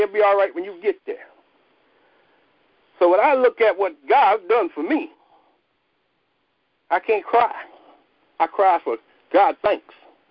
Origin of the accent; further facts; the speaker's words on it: South Carolina, United States; From the country, y'all know we raised those types of things. I'm from South Carolina.